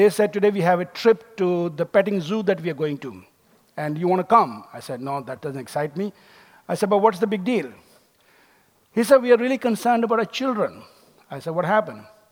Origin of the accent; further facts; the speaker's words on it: India; born there; My father was born in what now we call Pakistan, and I was born in India. When we were growing up, I had to learn Urdu to speak to my father. I had to learn Punjabi to speak to my mother. I had to learn Pashto to speak to my grandmother.